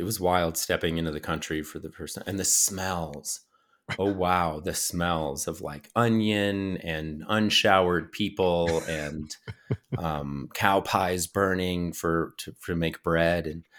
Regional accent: Colorado, United States; I am from Colorado. I'm used to hiking these mountains and stuff, but we start at 5,000 feet and go to 14,000 feet.

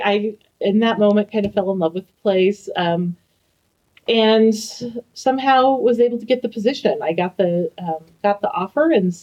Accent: Nebraska, United States; now in Fort Collins, United States; So I am actually a Nebraska girl.

